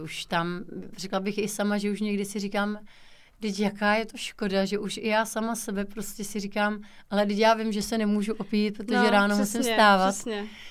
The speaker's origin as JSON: {"language": "Czech", "town": "Čejkovice", "region": "South Bohemian Region", "country": "Czechia", "tie": "born or raised there", "said": "Pocházím z vesnice kousek od Budějovic. Na základní školu jsem dojížděla sem do Budějovic, takže bych řekla, že prakticky jsem v Budějovicích vyrůstala, ale narodila jsem se tady, ale že naši mají tady v Čejkovicích baráček, aha, takže jsem vlastně pocházím z Čejkovic."}